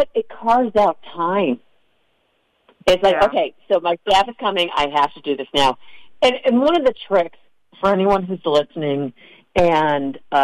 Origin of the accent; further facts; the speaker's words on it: Buffalo, New York, United States; I grew up in Buffalo. She's still there.